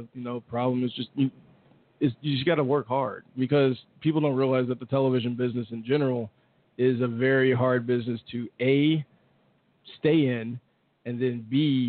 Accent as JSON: {"language": "English", "town": "Nashville", "region": "Tennessee", "country": "United States", "lives_now": "Tulsa, United States", "said": "Nashville."}